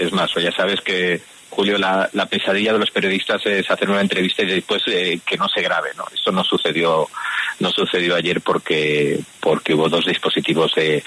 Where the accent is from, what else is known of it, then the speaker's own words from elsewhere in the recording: Spain; Yo soy español.